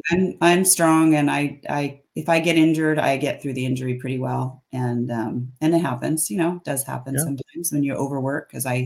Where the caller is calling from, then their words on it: Chico, California, United States; I am in Chico, California, which is Northern California, about 90 miles north of Sacramento.